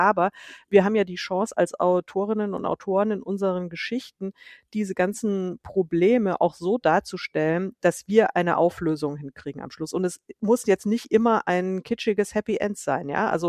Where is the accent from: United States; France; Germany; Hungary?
Germany; Munich, Bavaria; ich komme eigentlich ja nicht aus Frankfurt, sondern aus München. Ich bin eine gebürtige Münchnerin